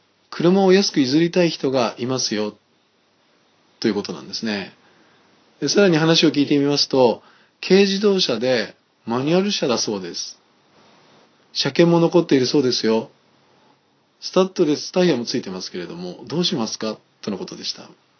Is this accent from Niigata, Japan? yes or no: yes; Niigata, Japan; その会社は私の出身地の新潟市にある会社で、車がないと通勤が非常に大変なところにありました。